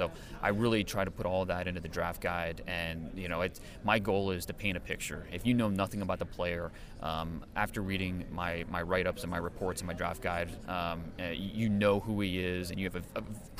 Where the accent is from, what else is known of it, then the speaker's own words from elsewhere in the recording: Ohio, United States; I'm an Ohio guy. I grew up in Northeast Ohio, and when the Browns came back in '99, I was probably 13 years old.